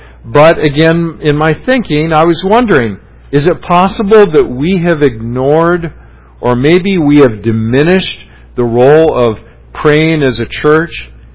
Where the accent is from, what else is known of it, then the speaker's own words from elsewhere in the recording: Los Angeles, California, United States; Now, God is not the big dodger in the sky, like I remember growing up in Los Angeles, hearing Tommy Lasorda talk about.